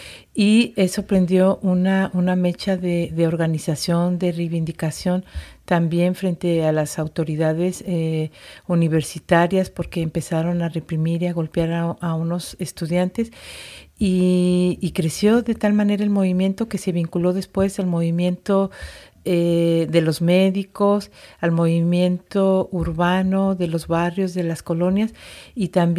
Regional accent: Mexico; soy una mujer mexicana que era profesora en mi país de antropología, sociología e historia

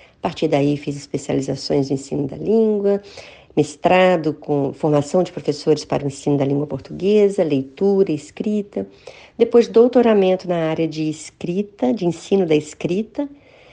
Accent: Brasília, Federal District, Brazil; Eu sou de Brasília, capital do Brasil, nasci em Brasília e lá construí minha trajetória acadêmica e profissional.

